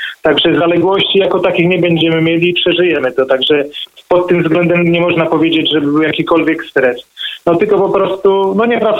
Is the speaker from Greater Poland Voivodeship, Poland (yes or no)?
no; Działdowo, Warmian-Masurian Voivodeship, Poland; moved away as an adult; now in Ireland; Ja pochodzę z Działdowa, z województwa warmińsko-mazurskiego. Moja żona z Lidzbarka Welskiego, zaraz obok Działdowa. Także piękne tereny, tęsknimy oczywiście i marzymy o tym, żeby wrócić do kraju.